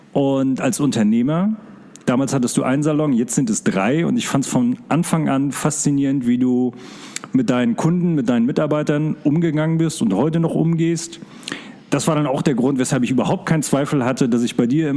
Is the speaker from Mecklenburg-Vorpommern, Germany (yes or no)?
yes; Mecklenburg-Vorpommern, Germany; Ich komme ja aus Mecklenburg-Vorpommern.